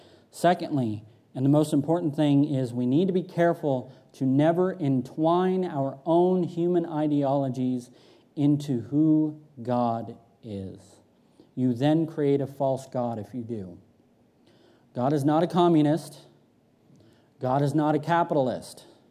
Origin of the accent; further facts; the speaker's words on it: California, United States; also born or lived in New York; I was born in New York and raised in Northern California, and I was in a little tiny redneck town full of a bunch of cowboys and roughnecks.